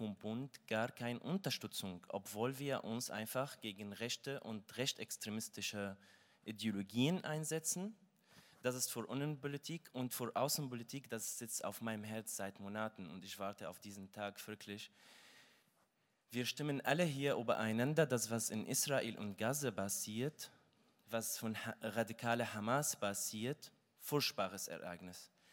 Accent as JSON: {"language": "German", "town": "Damascus", "region": "Damascus Governorate", "country": "Syria", "moved": "yes", "lives_now": "Germany", "said": "Ich komme ursprünglich aus Damaskus. Seit 2015 lebe ich in Deutschland"}